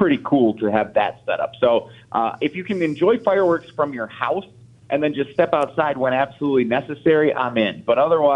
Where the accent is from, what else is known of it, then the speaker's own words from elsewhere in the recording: Muskego, Wisconsin, United States; I grew up in Muskego, and we would try to go to the Franklin fireworks each week, or each year on the 4th of July.